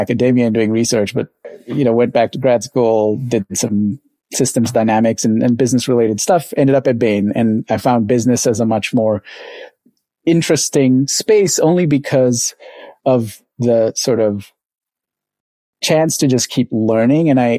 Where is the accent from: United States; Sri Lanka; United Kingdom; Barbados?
Sri Lanka; I grew up in Sri Lanka, and I'm the kid of a mixed family in a country that was in the middle of a civil war between two ethnicities.